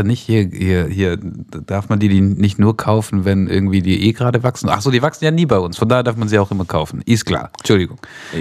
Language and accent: German; Stuttgart, Baden-Württemberg, Germany; born there; Gebürtig in Stuttgart-Bad-Cannstatt.